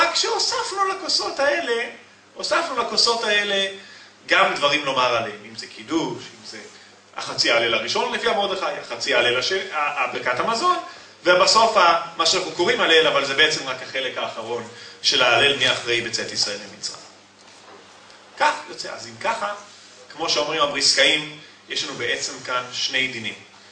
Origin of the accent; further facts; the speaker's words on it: Ireland; מה אנחנו באנו מאירלנד? אני כן, אבל כולנו, אני מניח.